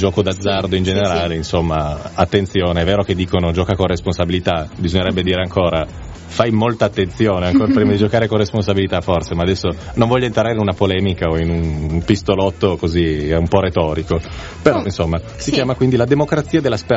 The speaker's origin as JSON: {"language": "Italian", "town": "Grugliasco", "region": "Piedmont", "country": "Italy", "said": "che sono di Grugliasco comunque"}